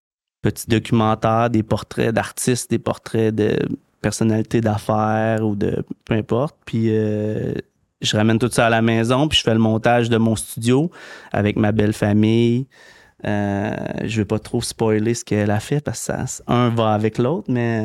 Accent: Victoriaville, Quebec, Canada; now in Mont-Sainte-Anne, Canada; je viens de Victoriaville, la plus belle ville au monde, represent.

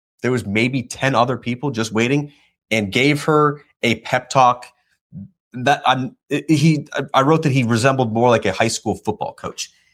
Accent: Canandaigua, New York, United States; shout out to all my friends in Canandaigua, New York, my hometown friends who are reading that story.

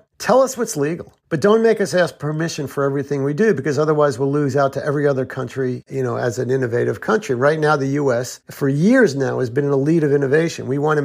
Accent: United States; I'm a parent. I'm an American.

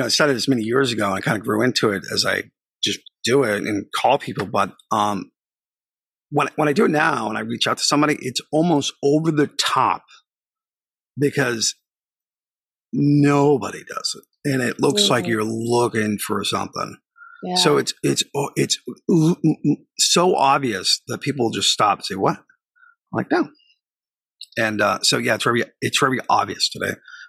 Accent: Boston, Massachusetts, United States; accent: Boston; obviously my strong Boston accent is extremely strong when you're in Dallas, Texas.

